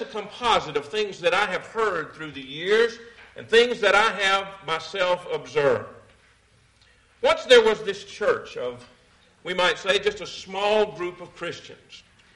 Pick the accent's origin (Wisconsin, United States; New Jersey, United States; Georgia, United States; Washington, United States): Georgia, United States; Atlanta; I grew up in Atlanta, outside of Atlanta, and in the last, I'd probably say in the last two or three years, there's been great changes there, but especially since I grew up there as a child.